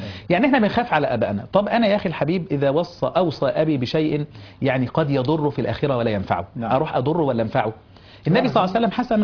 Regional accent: Giza, Giza Governorate, Egypt; لأن أنا من الجيزة القاهري هنا

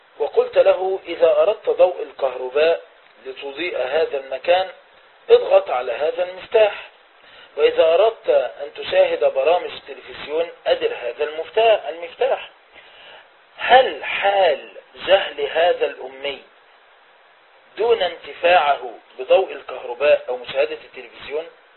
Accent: Egypt; عندنا في مصر نقول عنه أردب حبوب

